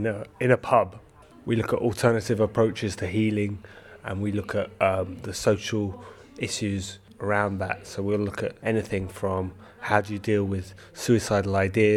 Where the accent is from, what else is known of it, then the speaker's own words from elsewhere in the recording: London, United Kingdom; I'm living in West Yorkshire. I'm from London originally